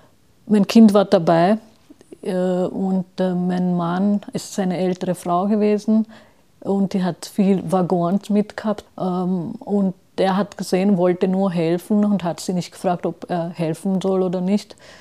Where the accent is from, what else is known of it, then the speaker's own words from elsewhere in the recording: Austria; ich bin selber Österreicherin, habe eine Staatsbürgerschaft, ich bin hier aufgewachsen.